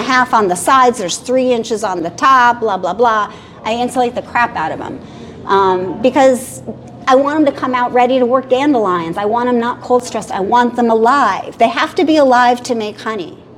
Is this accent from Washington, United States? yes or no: no; Kentucky, United States; also born or lived in Tennessee; so most of us beekeepers, I'm from Kentucky, Tennessee.